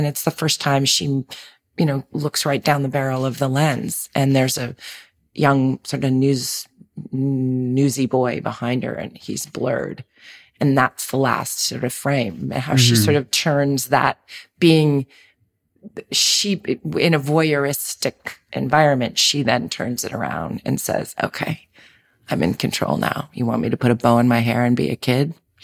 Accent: Manhattan, New York, United States; growing up in Manhattan, you know, I was a city kid. And I was a city kid with a single mom. So, you know, I saw New York in the 70s in a very sort of raw way.

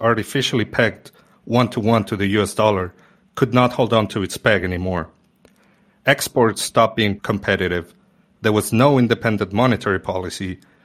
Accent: Argentina; Just 6 months after having moved back to my home country, the government instituted new capital controls.

